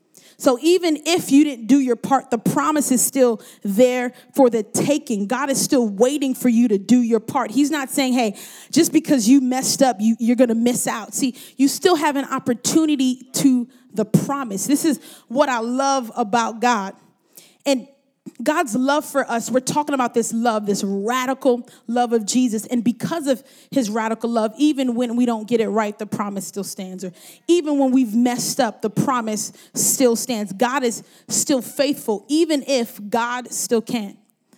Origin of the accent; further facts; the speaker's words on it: Brooklyn, New York, United States; See, I'm from Brooklyn. I can get to New York City, but I am the youngest of three, and I have two older brothers